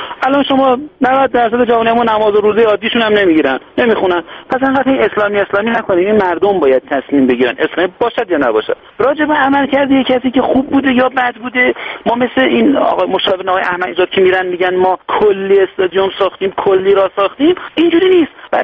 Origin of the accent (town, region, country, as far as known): Iran